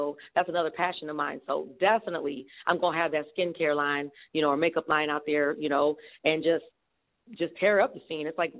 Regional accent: Port Huron, Michigan, United States; I'm from Michigan, you know, Port Huron, Michigan.

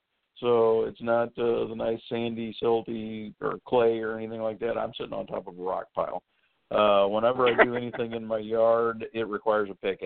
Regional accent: Fulton, Kentucky, United States; Well, I'm originally from Kentucky, Fulton, Kentucky. It's a little spot on a road.

